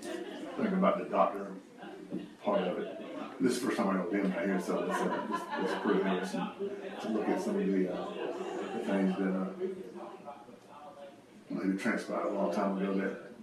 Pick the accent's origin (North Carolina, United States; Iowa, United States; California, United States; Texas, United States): North Carolina, United States; Lucama; I was born right in Wilson County, which is right next county over. I was born around the Lucoma, North Carolina area. And pretty much stay in that area now